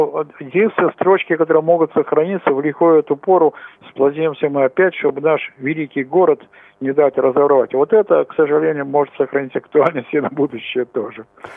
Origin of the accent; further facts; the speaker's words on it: Saint Petersburg, Russia; я ленинградец, потому что я еще блокадник, вот, поддержали этот протест, и я тоже считаю своим долгом того, что я родился и всю жизнь практически прожил в этом городе